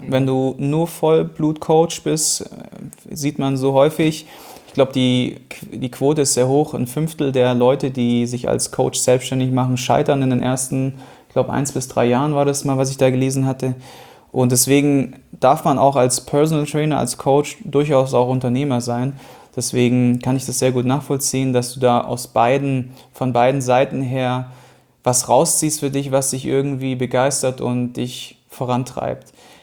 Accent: Lake Constance, Germany; Heute bin ich hier in meiner alten Heimat am wunderschönen Bodensee

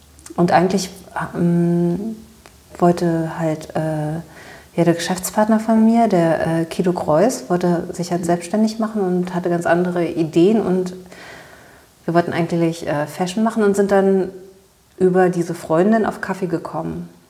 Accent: Berlin, Germany; mir als Teenager in West-Berlin

